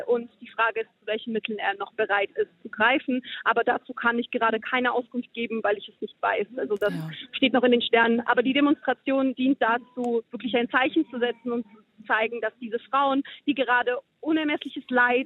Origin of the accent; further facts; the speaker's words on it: Russia; Ich möchte vor allem als Russin meine Solidarität der Ukraine ausdrücken